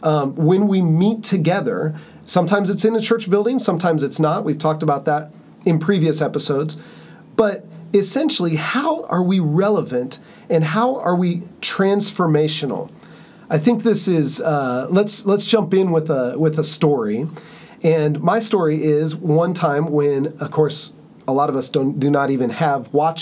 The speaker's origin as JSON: {"language": "English", "region": "Kansas", "country": "United States", "said": "No, I'm actually from Kansas. We're missionaries here."}